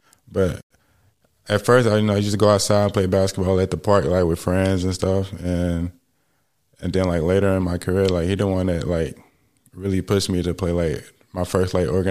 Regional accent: Little Rock, Arkansas, United States; I mean, it was good, you know, just for me, it was just like always basketball, you know, schoolwork, basketball.

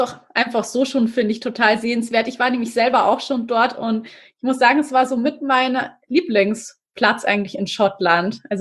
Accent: Regensburg, Bavaria, Germany; ich bin ja aus Regensburg und da ist total oft irgendwie alles grau

